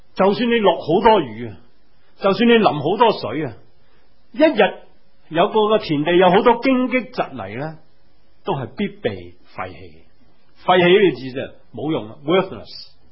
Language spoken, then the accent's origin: Chinese; New Territories, Hong Kong; 我自己本身在新界长大，我家是耕田的，开农场。